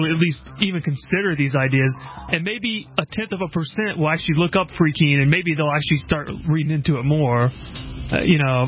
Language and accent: English; the South, United States; people might judge me because of, I came from the South or whatever, you know what I mean? Because I'm an American